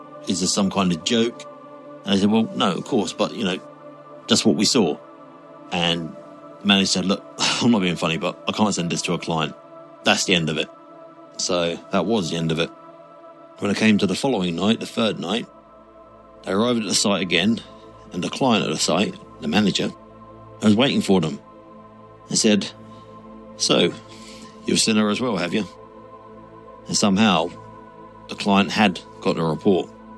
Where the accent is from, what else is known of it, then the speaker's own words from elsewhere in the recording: East of England, United Kingdom; I'm from Suffolk in the UK.